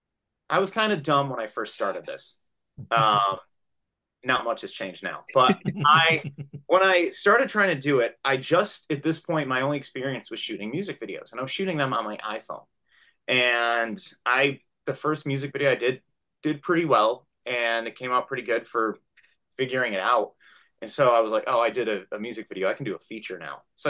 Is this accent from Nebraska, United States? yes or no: no; New York, United States; I'm originally from New York.